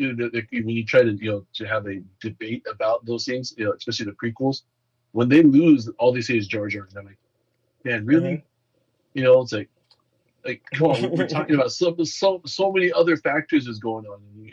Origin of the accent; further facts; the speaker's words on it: United States; born there; I'm like, no, I was born in the United States.